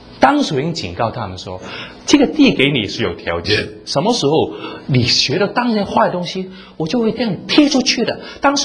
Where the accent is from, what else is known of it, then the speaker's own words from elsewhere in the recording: China; 世界上有很多人说啊，中国人跟犹太人很像的，他们也说我们中国人很聪明的啊，但是更聪明是他们。